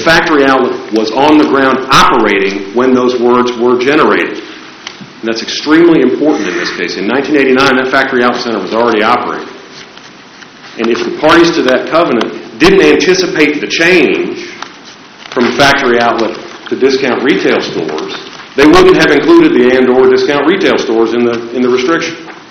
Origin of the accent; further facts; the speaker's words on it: Kentucky, United States; Now, counsel, I'm from Kentucky